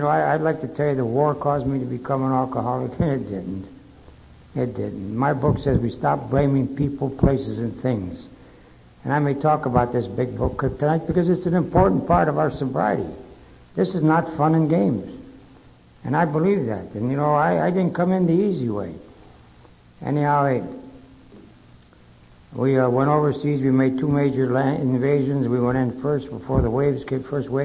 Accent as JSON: {"language": "English", "town": "Cleveland", "region": "Ohio", "country": "United States", "said": "I came from Cleveland, which is a smokestack industry town."}